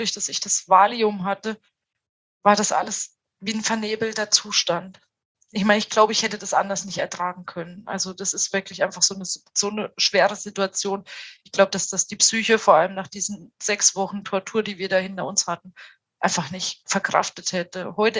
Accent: Thuringia, Germany; born or raised there; also born or lived in Baden-Württemberg

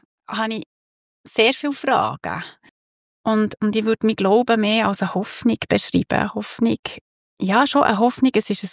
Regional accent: Switzerland; Und wir als Schweizer

